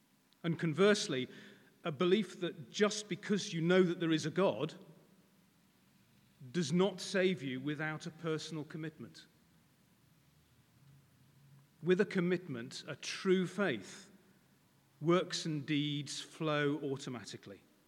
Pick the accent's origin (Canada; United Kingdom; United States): United Kingdom; Stafford, West Midlands; In the Open Brethren Church where I grew up in Stafford